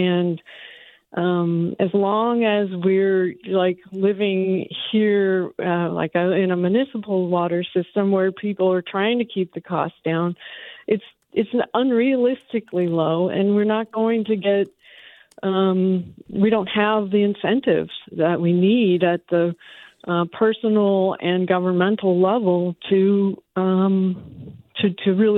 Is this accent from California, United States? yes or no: yes; California, United States; I grew up in the Santa Cruz Mountains, and we had a private water system.